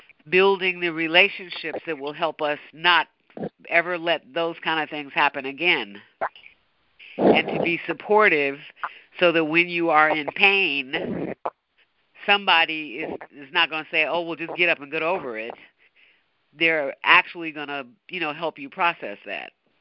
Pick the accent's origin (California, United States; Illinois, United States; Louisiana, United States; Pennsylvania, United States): Illinois, United States; Chicago; now in upstate New York, United States; He lives in Oregon, and I grew up in Chicago, and I presently live in upstate New York.